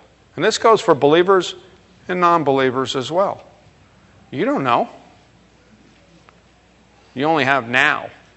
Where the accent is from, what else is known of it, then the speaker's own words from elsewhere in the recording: New York City, New York, United States; I grew up in New York City. I was raised as a Jewish kid.